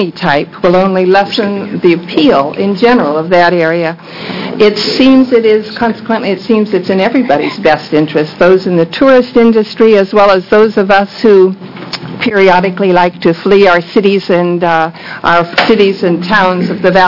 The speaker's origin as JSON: {"language": "English", "region": "Oregon", "country": "United States", "said": "I'm from Linn County."}